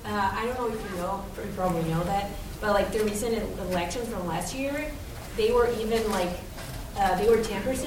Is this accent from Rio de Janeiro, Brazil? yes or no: no; São Paulo, Brazil; I'm from Brazil, and you said that you work there.